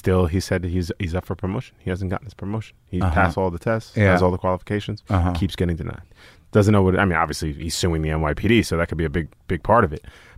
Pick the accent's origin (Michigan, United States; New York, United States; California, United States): New York, United States; Staten Island; growing up in Staten Island